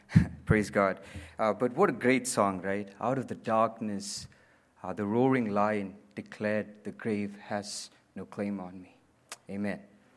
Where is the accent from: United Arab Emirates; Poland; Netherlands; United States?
United Arab Emirates; Abu Dhabi; I was born and raised in Abu Dhabi. It's a state, capital state in United Arab Emirates. I grew up in a Christian family